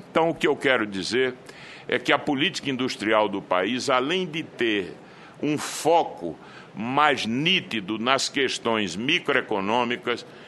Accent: Northeast Region, Brazil; Eu sou nordestino, sei o que significou para nós uma política

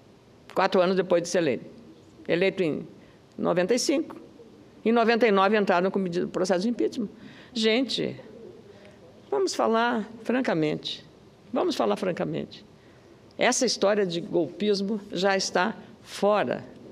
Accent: Brazil; temos orgulho como brasileiros

